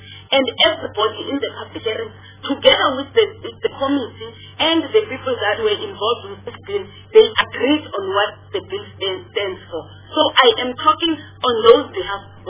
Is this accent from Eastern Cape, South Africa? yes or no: yes; Eastern Cape, South Africa; And I mean, I'm from Eastern Cape, I'm a delegate from Eastern Cape.